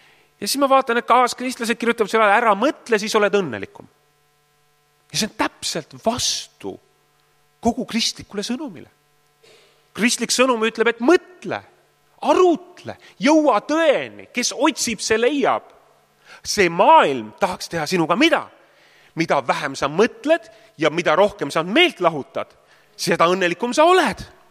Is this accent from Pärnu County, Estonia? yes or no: no; Ridala, Lääne County, Estonia; Ma olen Ridalast ju pärit